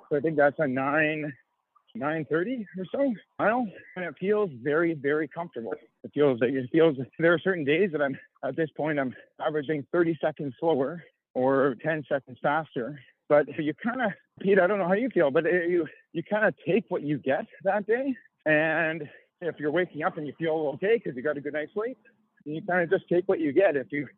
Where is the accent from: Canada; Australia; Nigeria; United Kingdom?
Canada; Calgary, Alberta; I grew up just south of Calgary. Basically, Calgary is my hometown.